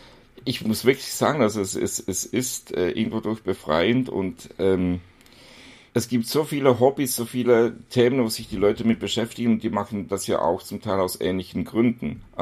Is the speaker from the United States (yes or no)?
no; Basel, Basel-Stadt, Switzerland